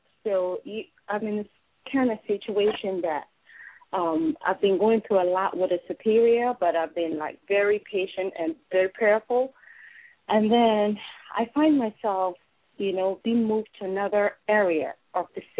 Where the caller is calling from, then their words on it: New Jersey, United States; I'm calling from New Jersey.